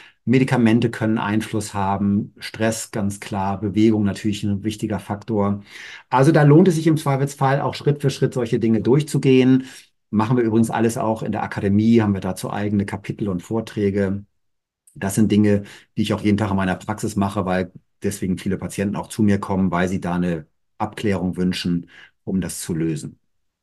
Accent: Cologne, North Rhine-Westphalia, Germany; born there; so sagt man in meiner Geburtsstadt Köln.

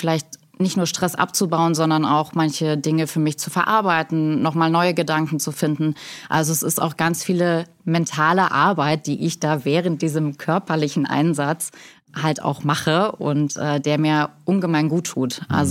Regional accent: Cottbus, Brandenburg, Germany; bei uns in Cottbus, komme aus Cottbus, bin dort aufgewachsen

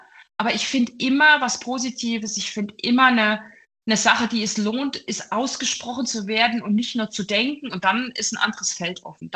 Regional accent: East Germany, Germany; Und ich bin ja ein Kind, das kein Lego hatte. Durch meine Kindheit in der DDR.

